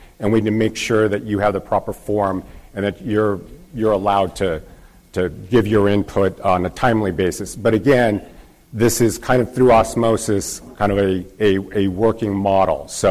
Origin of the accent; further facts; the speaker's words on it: Bakersfield, California, United States; I'm from Bakersfield, and I was recently last week up in Fresno